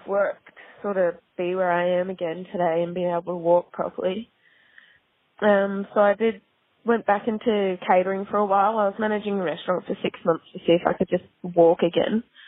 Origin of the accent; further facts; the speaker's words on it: New Zealand; I am originally from New Zealand, lived here for 8 years now.